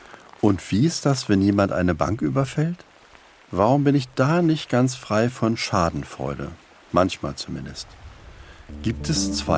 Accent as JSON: {"language": "German", "country": "Germany", "tie": "born or raised there", "said": "Ich komme ja aus der DDR, also bin ja kommunistisch aufgewachsen, das kann man so sagen."}